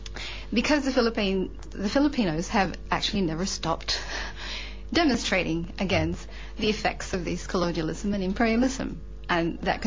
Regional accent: Australia; and then growing up in Australia, there's bound to be quite a fair amount of confusion

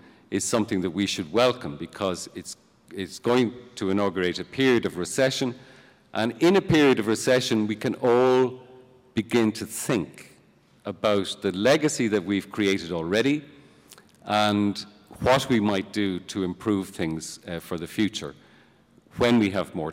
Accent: Ireland; The boom also, I think, did something to our psyche as Irish people

